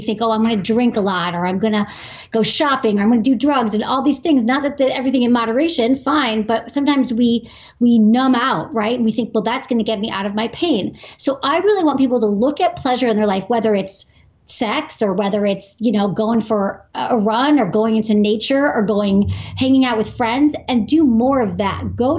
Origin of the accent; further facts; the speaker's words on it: Michigan, United States; even though I grew up in Michigan, you know, Midwest, United States